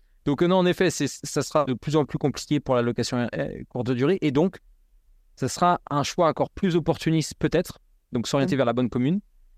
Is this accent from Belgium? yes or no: no; Nantes, Pays de la Loire, France; Que je connais bien, parce que moi, je viens de Nantes, donc c'est pas trop loin de ça.